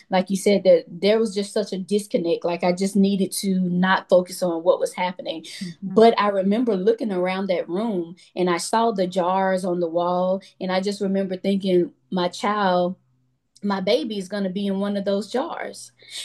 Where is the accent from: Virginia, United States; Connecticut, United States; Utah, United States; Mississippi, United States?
Mississippi, United States; I'm originally from Mississippi and we have health departments.